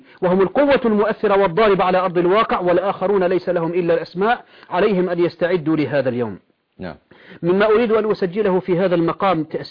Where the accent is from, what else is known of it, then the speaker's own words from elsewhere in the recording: Syria; عندنا في سورية اليوم راية واضحة، هي راية لا إله إلا الله.